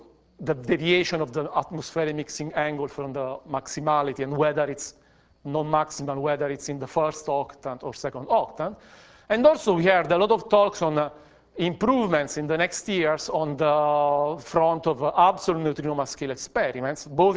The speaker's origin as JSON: {"language": "English", "town": "Pescara", "region": "Abruzzo", "country": "Italy", "tie": "born or raised there", "second_language": "English", "said": "I'm advertising here a nice bridge in my hometown, in Pescara"}